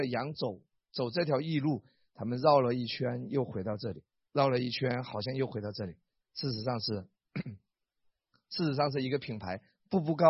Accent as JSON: {"language": "Chinese", "town": "Wenzhou", "region": "Zhejiang", "country": "China", "tie": "born or raised there", "said": "我家老家是温州南溪江啊，是一个旅游风景区。"}